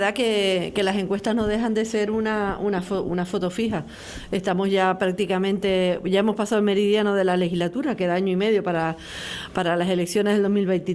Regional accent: La Laguna, Canary Islands, Spain; mañana yo, que soy de La Laguna

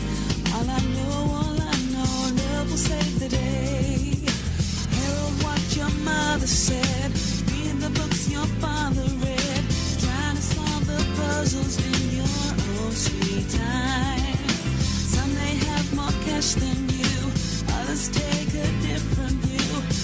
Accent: La Laguna, Canary Islands, Spain; born there; No, yo siempre digo, soy de La Laguna, de cuna.

